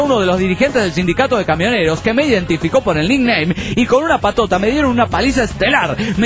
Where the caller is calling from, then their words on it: Bolivia; desde Bolivia.